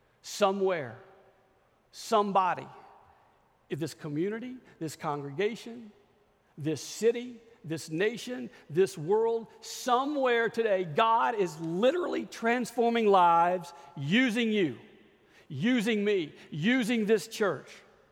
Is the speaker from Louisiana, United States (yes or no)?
yes; Louisiana, United States; We had a phrase where I grew up in Louisiana, probably unrecognizable to the intelligent world